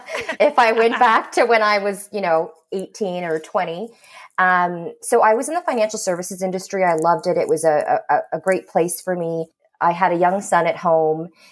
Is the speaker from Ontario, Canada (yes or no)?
yes; Listowel, Ontario, Canada; I grew up in Listowel. I'm the youngest of four kids. My parents immigrated here in the 70s.